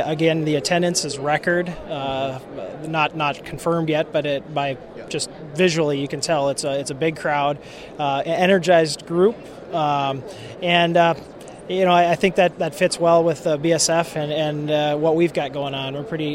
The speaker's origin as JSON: {"language": "English", "town": "Grand Forks", "region": "North Dakota", "country": "United States", "said": "I am from Grand Forks, North Dakota."}